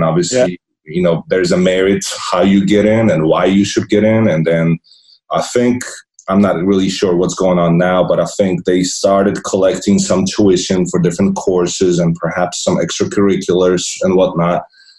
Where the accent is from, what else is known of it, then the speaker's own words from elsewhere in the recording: Poland; So growing up in Poland, obviously, like I was telling you, public education system